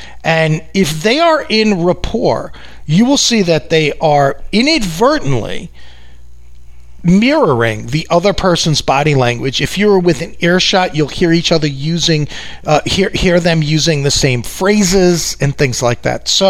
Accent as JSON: {"language": "English", "region": "New York", "country": "United States", "accent": "New York", "said": "Whenever I hang out with my family members, my New York accent really comes out."}